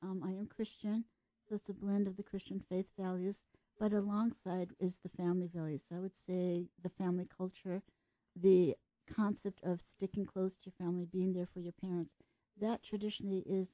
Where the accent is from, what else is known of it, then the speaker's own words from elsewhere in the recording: Tokyo, Japan; Probably growing up in Tokyo is considered a pretty safe place.